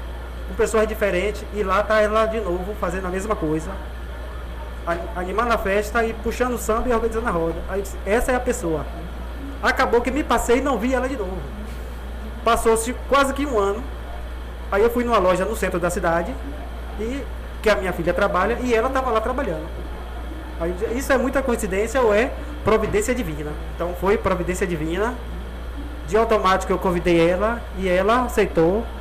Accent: Cruz das Almas, Bahia, Brazil; Eu sou da cidade de Cruz das Almas, território do Recôncavo.

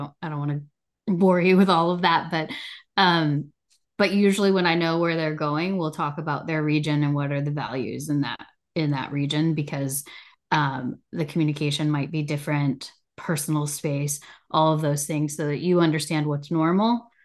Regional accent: United States; And they're inviting me to dinner because I'm an American and helped save them.

